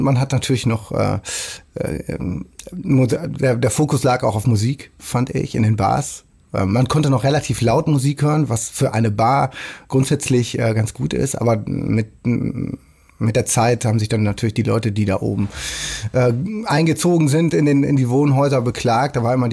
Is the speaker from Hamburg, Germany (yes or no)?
yes; Hamburg, Germany; Dann ist natürlich Hamburg meine Heimat, wenn ich über die Elbbrücken reinkomme, ne?